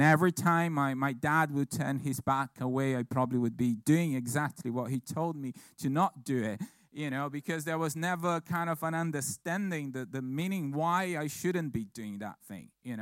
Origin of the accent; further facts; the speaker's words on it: Brazil; I remember as a kid, kind of growing up in Brazil